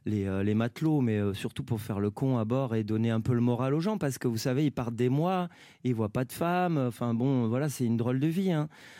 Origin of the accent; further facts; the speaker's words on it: Marseille, Provence-Alpes-Côte d'Azur, France; je suis marseillais